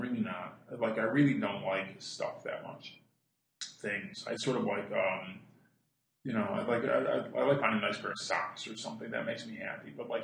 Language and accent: English; Omaha, Nebraska, United States; Well, I'm from Omaha. I grew up in the Midwest too, so I know how that goes.